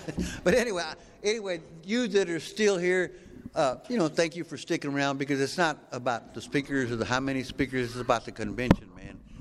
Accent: Houston, Texas, United States; I'm from Houston originally, but I didn't get clean in Houston, right? I got clean in East Texas, right?

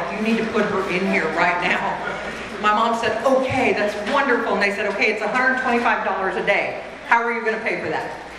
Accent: Corpus Christi, Texas, United States; So, I come from Corpus Christi originally

